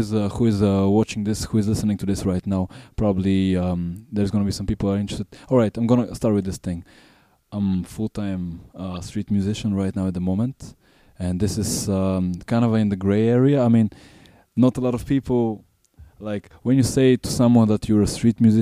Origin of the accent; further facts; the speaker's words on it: Vratsa, Vratsa Province, Bulgaria; Bulgaria. I come from Vratsa, which is a small city near Sofia, near the capital. Okay. I come from a really small little mountain place.